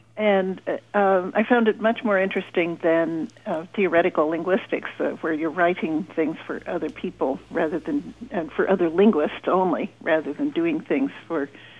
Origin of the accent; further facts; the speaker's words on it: California, United States; When I grew up in California, though, so I've always had some kind of interest in California languages and California life.